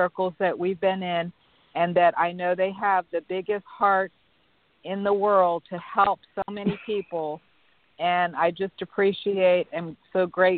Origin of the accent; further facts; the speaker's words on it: Maryland, United States; from Maryland.